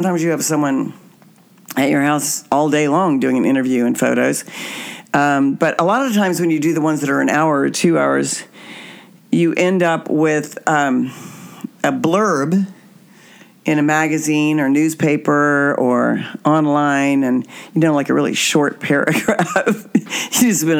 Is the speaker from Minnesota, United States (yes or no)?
no; Wichita, Kansas, United States; But let's say I'm in a store in my hometown of Wichita, Kansas. That's where we're broadcasting from right now.